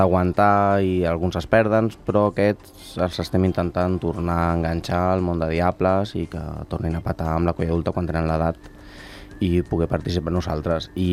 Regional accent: Badalona, Catalonia, Spain; No sóc ni de l'Hospitalet, no sóc ni de Bellvitge, jo sóc de Badalona.

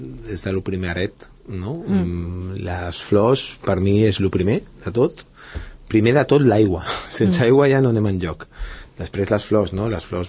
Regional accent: Valldoreix, Catalonia, Spain; also born or lived in La Floresta; Jo sóc fill de la Floresta i de Valldoreix

